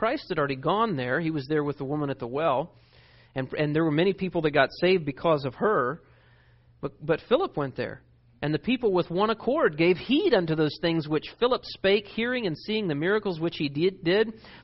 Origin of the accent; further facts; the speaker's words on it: Florida, United States; born there; I was born in Florida. I like green.